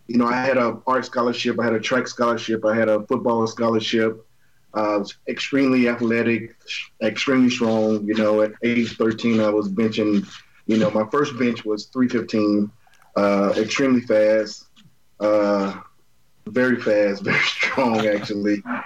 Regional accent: Columbus, Mississippi, United States; I grew up in the South, Mississippi, of course. Columbus is a really small town

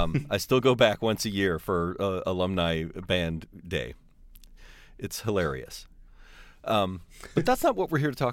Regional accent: Michigan, United States; I grew up in the suburbs of Detroit. Went to school there, Michigan State University, started out in advertising.

